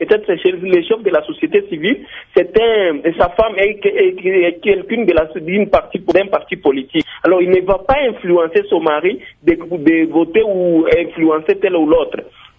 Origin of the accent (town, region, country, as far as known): DR Congo